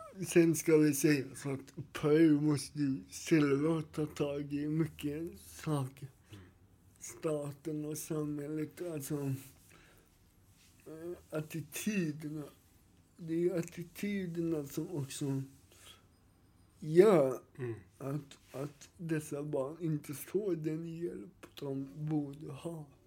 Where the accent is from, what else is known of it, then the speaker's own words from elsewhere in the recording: Sweden; born there; Bara för att jag är född i Sverige